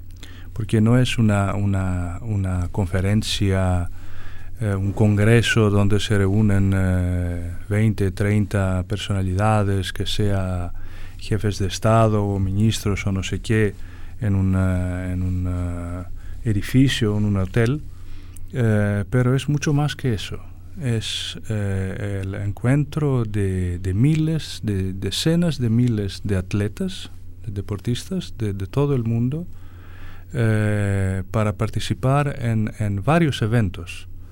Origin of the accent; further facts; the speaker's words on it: Greece; Spanish is a second language; Entonces somos los griegos muy orgullosos porque hemos podido organizar estos Juegos muy bien en el nivel deportivo, pero también cultural.